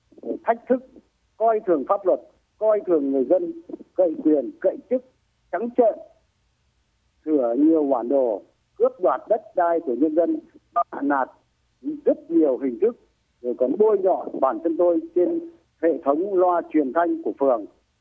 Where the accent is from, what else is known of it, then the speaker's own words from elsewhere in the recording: La Khê, Hanoi, Vietnam; trên quê hương tôi La Khê, Hà Đông, Hà Nội lại ngang nhiên tàn phá